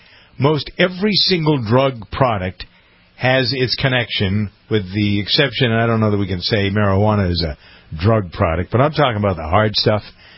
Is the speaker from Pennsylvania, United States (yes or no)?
no; Framingham, Massachusetts, United States; I was there for 13 years, and it was my hometown station.